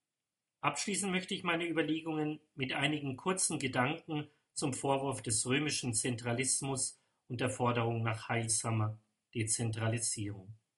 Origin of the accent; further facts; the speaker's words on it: Bavaria, Germany; also born or lived in Hof; In Hof an der Saale in Bayern ganz oben bin ich geboren, in Niederbayern aufgewachsen.